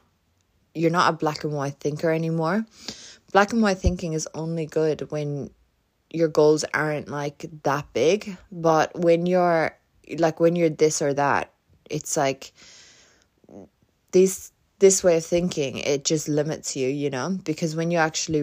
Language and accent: English; Ireland; now in Australia; I'd also lived over this side of the world, you know, because I come from Ireland